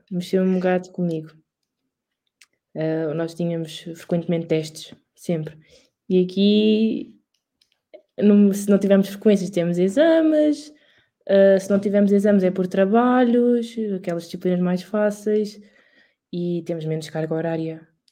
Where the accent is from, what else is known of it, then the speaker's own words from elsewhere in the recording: Lisbon, Portugal; eu não sou de Beja, sou ali perto da região de Lisboa.